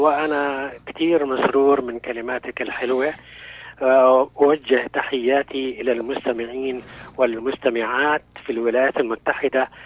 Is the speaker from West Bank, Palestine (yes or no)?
no; Jerusalem, Palestine; أنا من مواليد القدس، وبالتحديد من مواليد القدس القديمة. كنت محظوظا إذ ولدت على بعد أقل من 100 متر من المسجد الأقصى المبارك، وعلى بعد 300 متر من كنيسة القيامة. يعني أنا كنت محاط بالأديان العظيمة، وأمضيت طفولتي